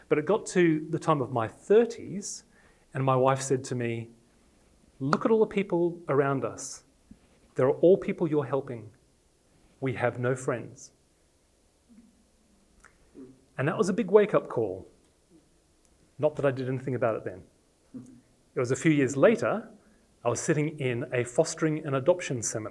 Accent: Australia; accent: English; now in England; I was born in Australia, but I was born to English parents, so I had an English accent, and I was in Australia.

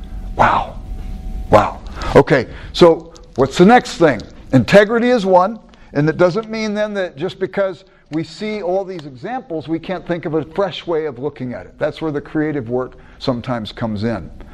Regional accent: California, United States; now in Chicago, United States; I grew up in Southern California, perpetual summer.

